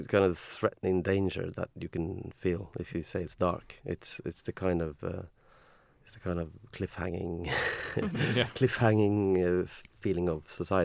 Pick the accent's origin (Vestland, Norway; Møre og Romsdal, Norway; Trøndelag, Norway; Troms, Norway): Troms, Norway; Tromsø; English is a second language; also born or lived in Oslo; it's our hometown, Tromsø. We come from the Arctic, and it's 2,000 kilometres north of Oslo. And I mean, I've been living in Oslo for 18 years